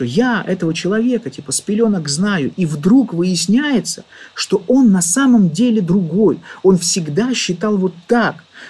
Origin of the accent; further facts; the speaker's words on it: Saint Petersburg, Russia; Мне почти 39, я из Санкт-Петербурга.